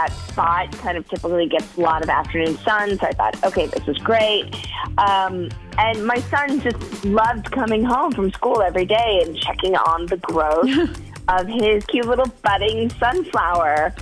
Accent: Madison, Wisconsin, United States; I'm from Madison.

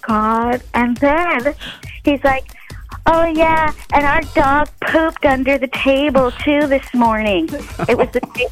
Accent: Madison, Wisconsin, United States; I'm from Madison.

